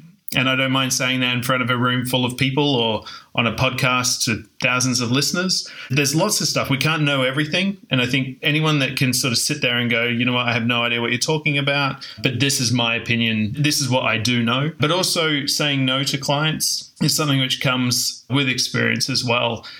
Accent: Darwin, Northern Territory, Australia; moved away as an adult; now in London, United Kingdom; I'm originally from Australia, in a tiny little town called Darwin, which has about 120,000 people in it. I spent the first 27 years of my life hanging out there before I shipped off, went around the world, checked out a few places, and ended up landing in London.

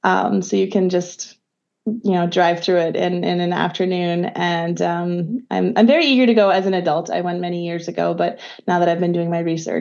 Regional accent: Wisconsin, United States; born there; In fact, it's actually the sister city of Luxembourg in all of the United States is the town where I was born in Wisconsin. So it's very Luxembourgish.

